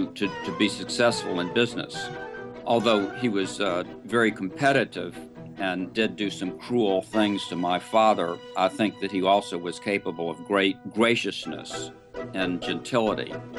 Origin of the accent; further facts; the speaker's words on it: the South, United States; Growing up in the South, as I did, I just took the black help as a given, and it wasn't until many years after I had moved out of the South